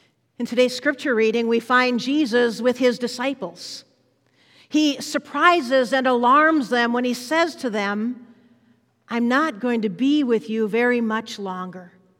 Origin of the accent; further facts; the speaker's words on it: Duluth, Minnesota, United States; I grew up here in Duluth, Minnesota, lived in Kenwood, where my parents still live.